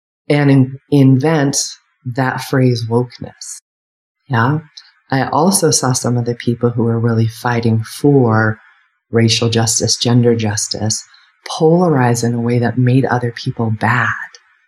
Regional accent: United States; I'm white, a woman. I grew up in the United States. And I grew up working class.

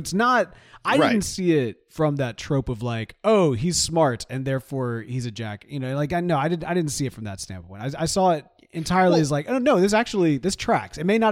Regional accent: United States; I am alive and I'm an American white geek

